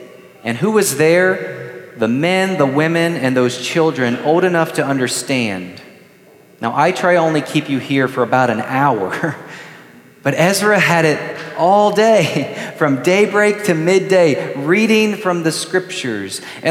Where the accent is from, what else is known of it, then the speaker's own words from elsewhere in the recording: Bible Belt, United States; partly because of the way that I was raised in the Bible Belt.